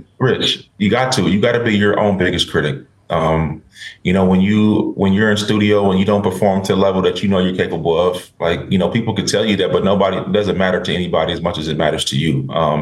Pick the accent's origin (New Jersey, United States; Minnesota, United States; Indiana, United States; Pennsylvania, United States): Minnesota, United States; but I born and raised in Minnesota, still got a little Vikings love for me.